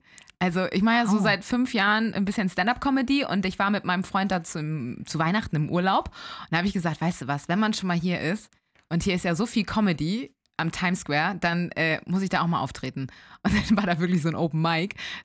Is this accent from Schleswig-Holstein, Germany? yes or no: yes; Elmshorn, Schleswig-Holstein, Germany; Das ist so ein bürgerliches Restaurant in Elmshorn, wo ich herkomme.